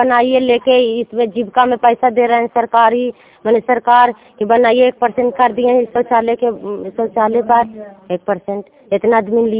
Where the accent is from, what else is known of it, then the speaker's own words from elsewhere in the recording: Rehri, Bihar, India; प्रणाम सर … ग्राम रेहरी हिलसा प्रखंड के रहने वाले हैं।